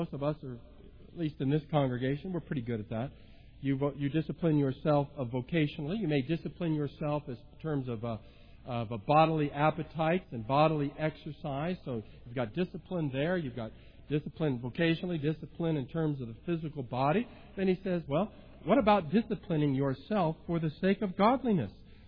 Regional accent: California, United States; lots of activity growing up in Southern California

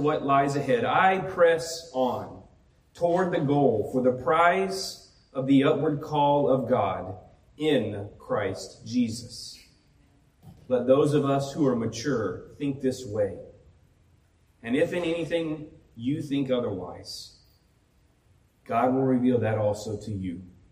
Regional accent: Alabama, United States; I know it's my home state. I just mentioned it was wonderful being back there.

